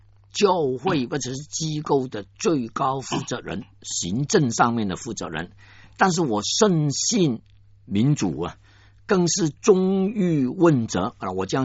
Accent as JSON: {"language": "Chinese", "region": "Guangdong", "country": "China", "accent": "Cantonese", "said": "我们广东话说炒鱿鱼，现在呢北方人都懂得炒鱿鱼什么意思了啊。"}